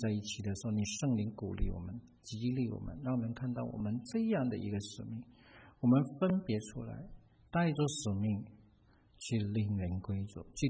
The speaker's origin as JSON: {"language": "Chinese", "country": "China", "said": "不只是我们中国人，还有其他的人，美国人，其他的亚洲人。"}